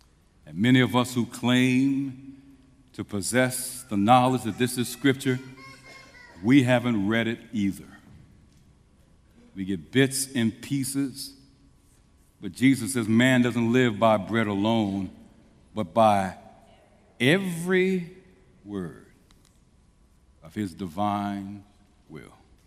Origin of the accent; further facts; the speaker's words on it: St. Louis, Missouri, United States; When I was growing up in St. Louis, Missouri